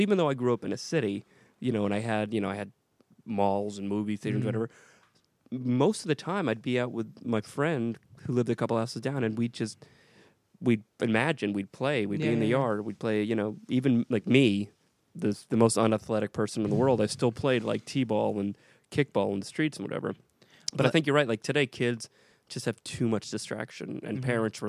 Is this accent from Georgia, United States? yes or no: no; Fort Lauderdale, Florida, United States; because I grew up in Florida, in South Florida, like in the Fort Lauderdale area.